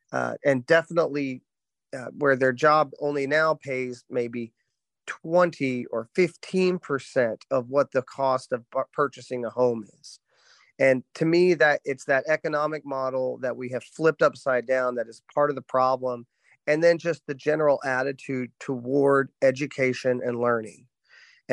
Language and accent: English; Thomas, Oklahoma, United States; now in Norman, United States; I'm originally from Western Oklahoma. Born and raised in a small town called Thomas, about 1,200 people.